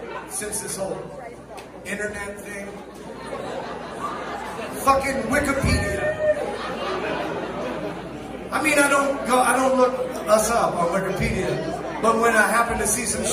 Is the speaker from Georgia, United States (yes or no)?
yes; Atlanta, Georgia, United States; No, fuck that. We're from Atlanta, Georgia.